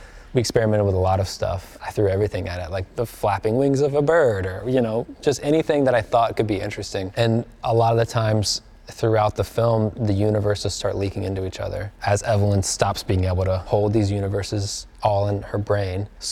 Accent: Alabama, United States; and Daniel's from Alabama and I'm from Alabama, so we had that in common.

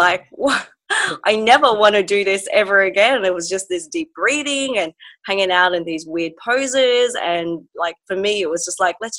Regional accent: Darwin, Northern Territory, Australia; also born or lived in Philippines; No, I was 4 years old when we moved from the Philippines to Australia, and we didn't move to Brisbane initially. We were in Darwin.

